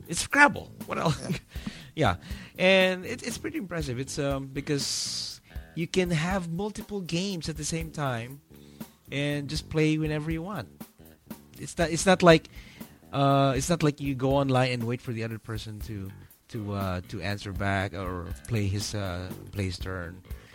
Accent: Texas, United States; And then the asked me, where is she? I'm from Texas.

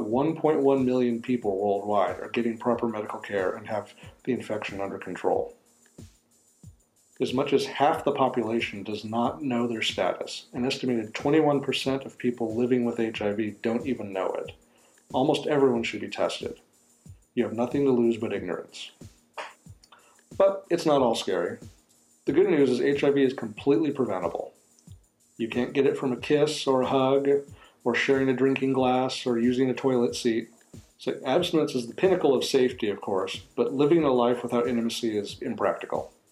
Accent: Dallas, Texas, United States; from Dallas, Texas.

